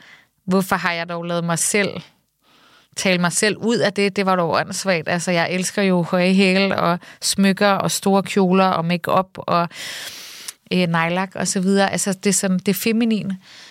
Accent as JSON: {"language": "Danish", "town": "Copenhagen", "region": "Capital Region of Denmark", "country": "Denmark", "tie": "born or raised there", "said": "Og sådan var det også at vokse op på Nørrebro. Altså, eller i hvert fald den del, at der hvor jeg voksede op"}